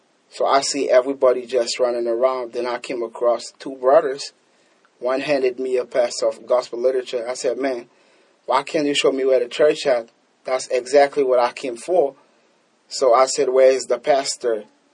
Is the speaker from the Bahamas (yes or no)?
yes; Nassau, New Providence, Bahamas; Nassau, Bahamas.